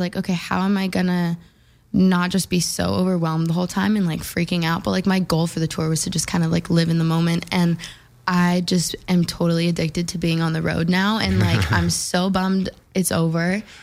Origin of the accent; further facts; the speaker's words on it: Phoenix, Arizona, United States; growing up in Phoenix, I was doing music like all throughout high school, and I went to performing arts school.